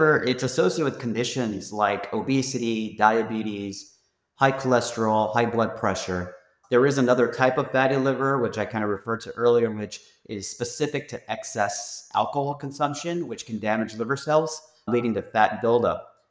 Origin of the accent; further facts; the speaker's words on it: Salinas, California, United States; You know, I was born and raised in Salinas. I went through the public school system here in Salinas, California.